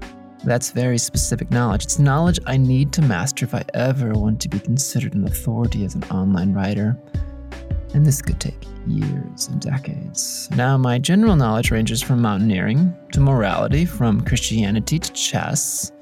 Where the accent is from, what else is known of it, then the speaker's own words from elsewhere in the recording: Alabama, United States; born there; I was born in Alabama, and I have a hard time telling a story extemporaneously